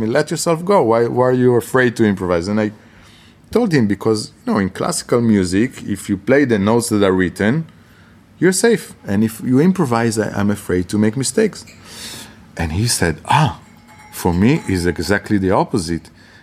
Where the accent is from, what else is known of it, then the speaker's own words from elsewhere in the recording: Israel; English is a second language; also born or lived in Italy; In my 20s, I lived in Italy. I studied there. I stayed there for 8 years. I'm Israeli, so I was born and brought up in Israel. I still consider Israel my home.